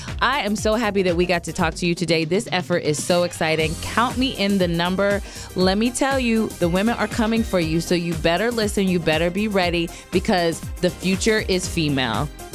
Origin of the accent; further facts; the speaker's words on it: Ohio, United States; I spent some time knocking doors in my home state of Ohio for GOTV.